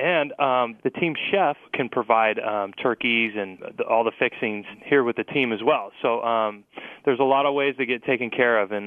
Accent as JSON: {"language": "English", "town": "Phoenix", "region": "Arizona", "country": "United States", "tie": "born or raised there", "said": "Yeah, well, I grew up in Phoenix, Arizona, and my mom's family is Italian."}